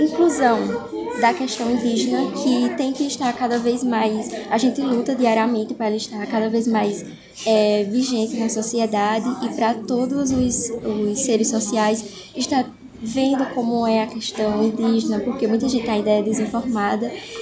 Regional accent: Pernambuco, Brazil; E eu sou lá do interior do Pernambuco

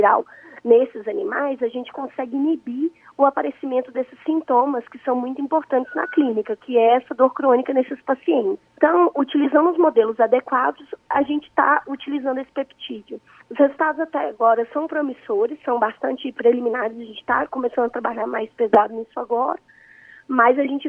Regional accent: Minas Gerais, Brazil; Ah, eu sou mineira

